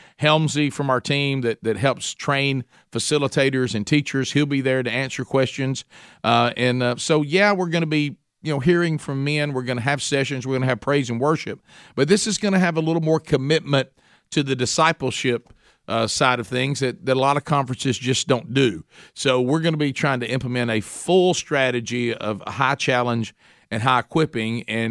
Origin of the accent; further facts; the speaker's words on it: Oxford, Alabama, United States; We thought this would be a cool idea to do this in my hometown of Oxford, Alabama, mainly, you know, the obvious tie-in because that's where I grew up